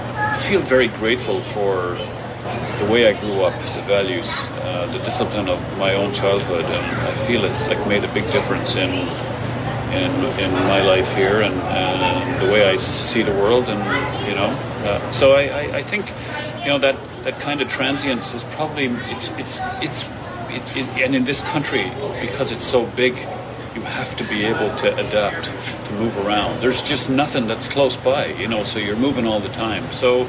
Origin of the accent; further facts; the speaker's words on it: Ireland; like a lot of young fellas when they're growing up in Ireland, I think there's probably lots of young fellas could relate to this.